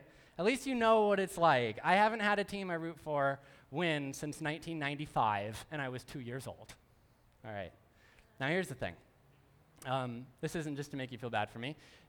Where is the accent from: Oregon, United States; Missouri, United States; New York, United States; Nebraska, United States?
Oregon, United States; Portland; and I grew up outside Portland, so I root for the Portland Trailblazers.